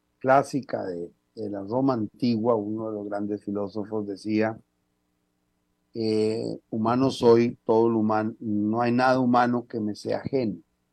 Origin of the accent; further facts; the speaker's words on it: Costa Rica; de saber que como ticos, sobre todo este mes que cumplimos el aniversario de nuestra independencia